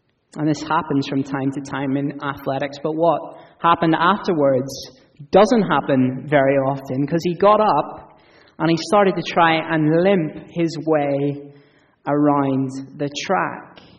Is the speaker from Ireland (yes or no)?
yes; Ireland; And as an Irishman, it's entirely reasonable to start with what is second before we look at what is first.